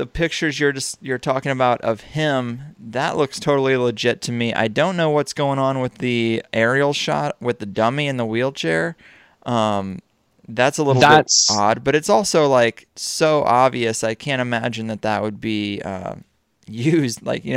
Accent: St. Louis, Missouri, United States; You know, I mean, I'm from St. Louis.

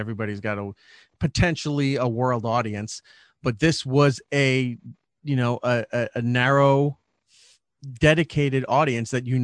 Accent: New York, United States; I grew up in the shadows of New York City. I grew up on Long Island

